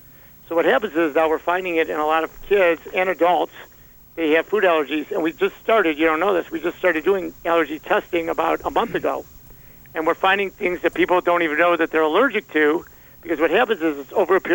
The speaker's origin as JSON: {"language": "English", "region": "Michigan", "country": "United States", "said": "No, but you know what? I'm from Michigan. You know this about me. I'm from Michigan."}